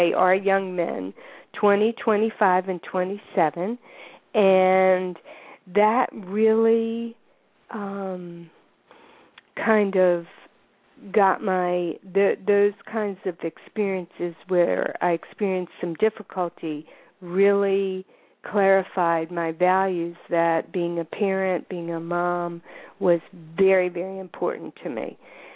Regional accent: Baltimore, Maryland, United States; I was raised in Baltimore, Maryland, and I set out and got my undergraduate degree at Emory University in Atlanta

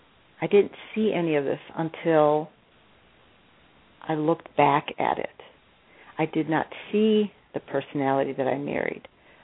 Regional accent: United States; first language Polish; English is a second language; my first language is Polish. I am a daughter of Polish immigrants who came to the United States after the war.

